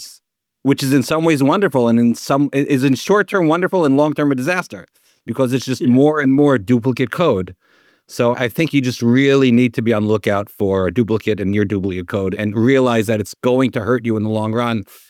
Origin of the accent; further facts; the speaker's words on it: New York, United States; now in Israel; I'm originally from New York. I'm living in Israel.